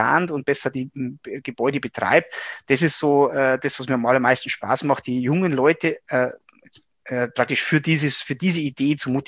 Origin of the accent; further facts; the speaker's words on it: Regensburg, Bavaria, Germany; Ich bin praktisch da groß geworden, bin ein Oberpfälzer hier in Regensburg im Landkreis aufgewachsen und durfte dann glücklicherweise hier auch wieder an die OTH nach Regensburg zurückkehren